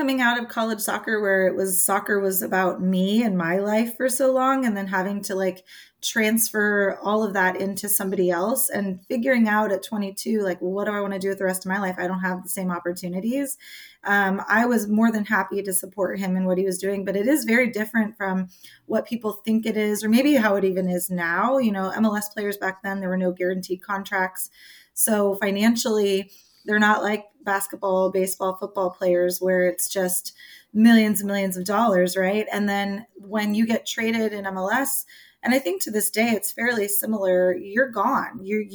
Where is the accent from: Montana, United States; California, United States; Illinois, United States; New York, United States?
California, United States; I grew up playing soccer in the Bay Area, which is where I reside now